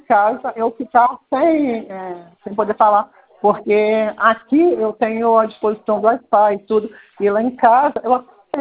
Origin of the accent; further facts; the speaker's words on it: Belford Roxo, Rio de Janeiro, Brazil; Eu sou de Bom Pastor, Belo Roxo.